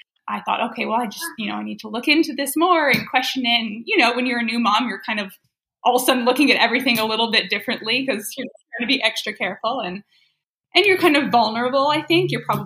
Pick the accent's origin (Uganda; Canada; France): Canada; now in United States; In Canada, actually. I grew up in Canada.